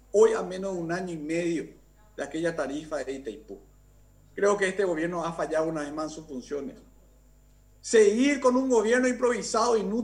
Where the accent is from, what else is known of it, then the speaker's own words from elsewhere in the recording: Paraguay; no como legislador, sino como ciudadano paraguayo